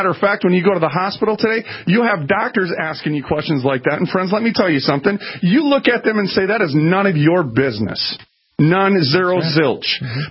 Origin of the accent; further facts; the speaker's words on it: Minneapolis, Minnesota, United States; I grew up in North Minneapolis, friends. And you would know it as the hood.